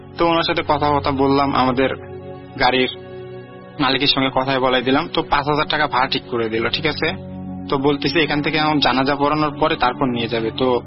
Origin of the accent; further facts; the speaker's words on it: Faridpur, Rajshahi Division, Bangladesh; now in Kuala Lumpur, Malaysia; আমার home town হচ্ছে পাবনা জেলা ফরিদপুর থানা। অ্যান্ড আমি বর্তমানে মালয়েশিয়া কুয়ালালামপুরে একটি কোম্পানিতে কর্মরত অবস্থায় আছি।